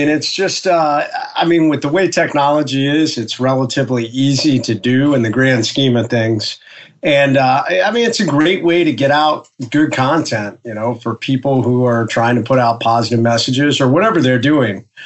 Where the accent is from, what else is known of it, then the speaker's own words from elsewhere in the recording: Ohio, United States; born there; moved away; also born or lived in North Carolina / South Carolina / Florida / Virgin Islands; So I lived all up and down the East Coast. I was born in Ohio.